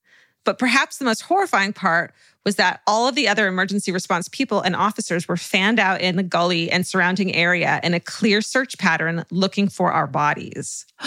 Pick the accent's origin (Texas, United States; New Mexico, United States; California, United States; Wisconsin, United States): California, United States; no, it just says I-80, but I'm from California.